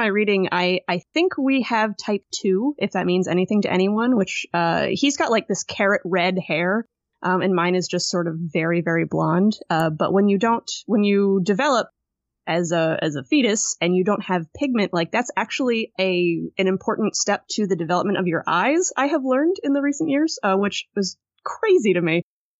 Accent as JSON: {"language": "English", "town": "Jacksonville", "region": "Florida", "country": "United States", "said": "No, I'm from Florida originally."}